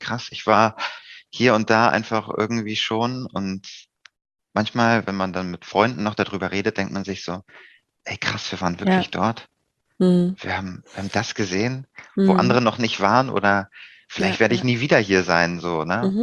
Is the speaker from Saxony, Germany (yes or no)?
no; Flensburg, Schleswig-Holstein, Germany; Ich komme eigentlich aus dem Norden, aus Flensburg tatsächlich.